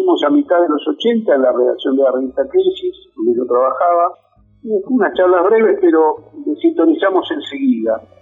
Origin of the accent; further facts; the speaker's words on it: Bahía Blanca, Buenos Aires Province, Argentina; born there; en la matanza del puerto de Ingeniero Guay de Bahía Blanca, donde yo nací